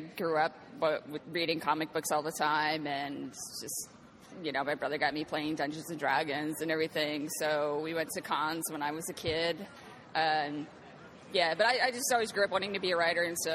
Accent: Mansfield, Ohio, United States; now in West Hollywood, United States; I live in West Hollywood, California. I'm from Ohio, originally.

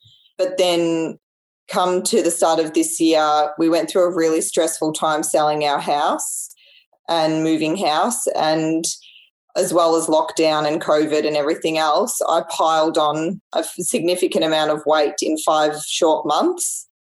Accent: Melbourne, Victoria, Australia; So I'm from Melbourne. So I'm in the unlucky state at the moment.

